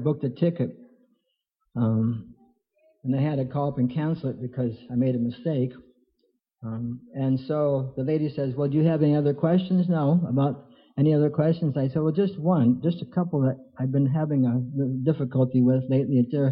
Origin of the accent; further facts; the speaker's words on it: North Dakota, United States; born there; I was born in North Dakota. Now you met somebody from North Dakota, that means you're a rare person, right?